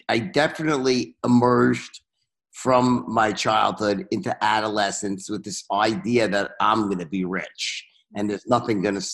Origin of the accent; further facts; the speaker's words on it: Bayside, New York, United States; So I'm from Bayside, Queens. Son of two accountants, middle class family, lower middle class, probably, I guess you could say.